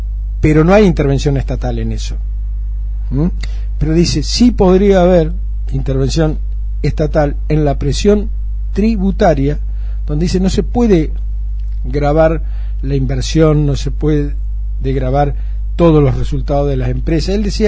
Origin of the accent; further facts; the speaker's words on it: Argentina; Me preocupa como país, me preocupa como argentino.